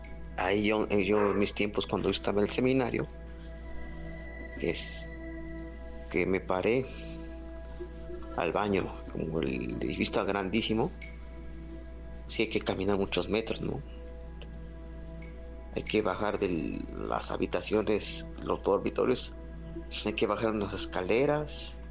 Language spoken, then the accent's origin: Spanish; Xalapa, Veracruz, Mexico; de Jalapa, Veracruz.